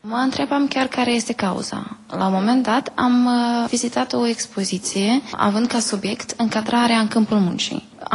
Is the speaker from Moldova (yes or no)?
yes; Moldova; vin din Republica Moldova